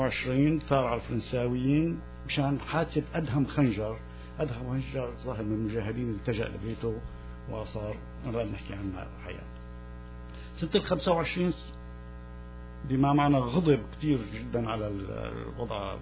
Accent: Damascus, Damascus Governorate, Syria; also born or lived in Suwayda; أنا من مواليد هذيك المنطقة الحقيقة، أنا مواليد السويدة يعني، وعشت في دمشق كل حياتي.

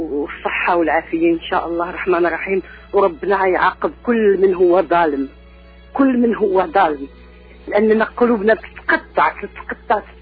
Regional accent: Morocco; انا مغربيه

